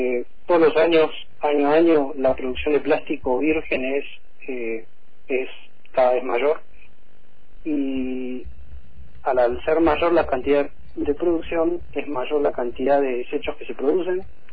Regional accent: General Roca, Río Negro, Argentina; Y sí, yo soy acá de General Roca y trabajo acá.

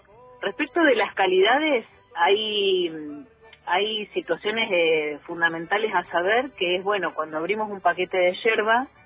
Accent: Allen, Río Negro, Argentina; now in Cipolletti, Argentina; Soy nacida y criada en Allen y vivo hace algunos años en Cipolletti.

